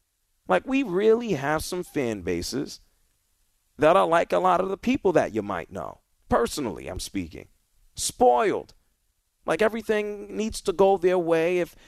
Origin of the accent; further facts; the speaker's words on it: The Bronx, New York, United States; By the way, I'm from the Bronx, New York. I'm a Yankee fan.